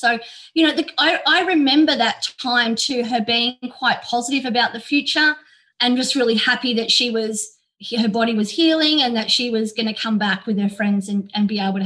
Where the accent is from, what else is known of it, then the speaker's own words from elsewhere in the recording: Melbourne, Victoria, Australia; also born or lived in Healesville; which was in Healesville when I was in Year 9. I moved up there from Melbourne and we sort of became friends.